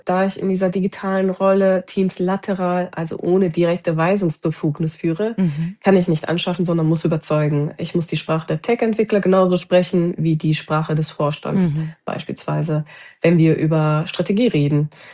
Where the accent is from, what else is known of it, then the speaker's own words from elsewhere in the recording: North Rhine-Westphalia, Germany; born there; Also ich bin gebürtig aus dem Ruhrgebiet und als potsches Mädchen bin ich immer straightforward und sehr direkt.